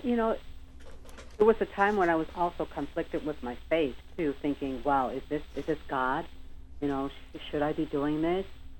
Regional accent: Connecticut, United States; I'm from Connecticut originally, and I got the privilege of going to the Westport Playhouse.

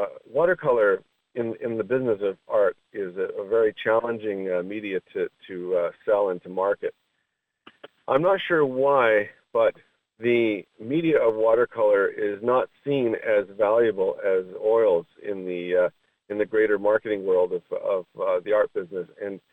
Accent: New Brunswick, Canada; a third-generation Christian, and my father, my grandfather, and we hail from the New Brunswick area of Canada.

